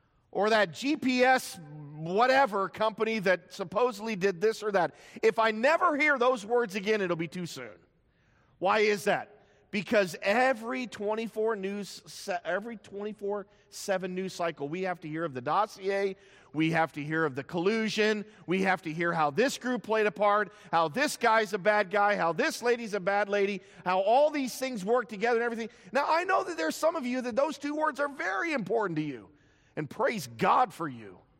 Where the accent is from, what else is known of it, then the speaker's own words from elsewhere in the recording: West Springfield, Virginia, United States; was from West Springfield High School. And man, when I first heard that, I was like, yeah, that's my hometown.